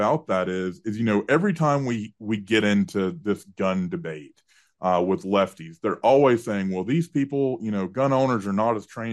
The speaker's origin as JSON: {"language": "English", "region": "Tennessee", "country": "United States", "tie": "born or raised there", "lives_now": "Colorado, United States", "said": "Yeah, so I'm originally a Tennessean. That's my home state. Before I moved to Colorado, I grew up, went to high school. My parents still live just outside of Chattanooga."}